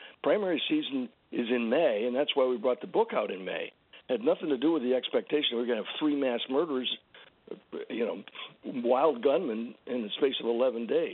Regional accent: San Antonio, Texas, United States; born there

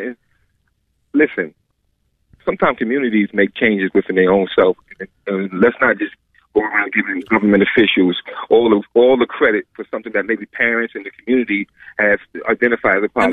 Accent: New York, United States; I'm from New York. I grew up my whole life in New York. I grew up with Trump, knowing Trump, hearing Trump all my life.

